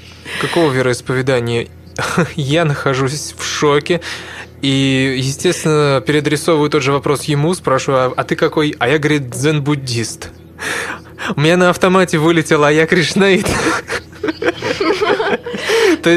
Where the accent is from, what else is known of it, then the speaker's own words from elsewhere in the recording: Alexandrov, Vladimir Oblast, Russia; Я говорю, из Александрова, нет, то ли я из Александрова сказал, то ли еще откуда-то, из Владимирской области я сказал.